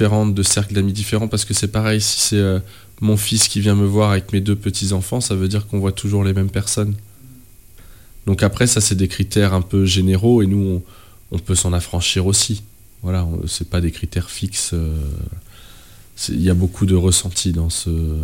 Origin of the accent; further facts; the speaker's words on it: Mansle, Nouvelle-Aquitaine, France; moi je viens de Mansle